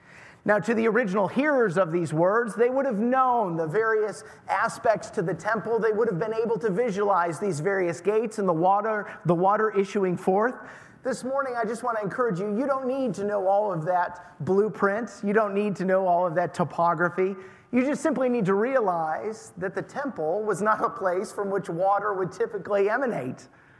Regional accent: New York, United States; I grew up in Western New York, close to the city, and I had never gone hunting up until the age of 12 or 13. When my parents were divorced, we moved south of Buffalo into the country

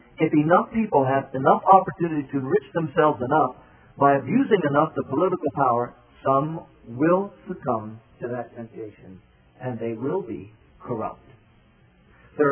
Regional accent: Ohio, United States; I'm not saying this because I'm a federalist from Ohio.

